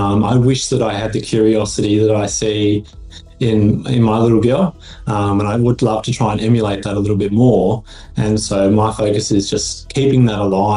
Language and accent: English; Alice Springs, Northern Territory, Australia; now in Canberra, Australia; And I think back to my experiences back growing up in Alice Springs, like to me that place still grounds me and still is part of who I am.